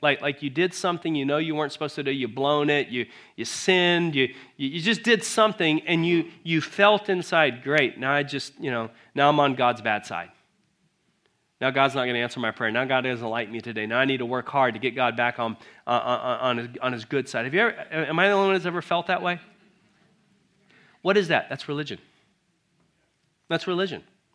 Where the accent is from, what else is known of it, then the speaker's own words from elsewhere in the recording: United States; I'm an American. You know, I live in America, like many of you live in America and are Americans.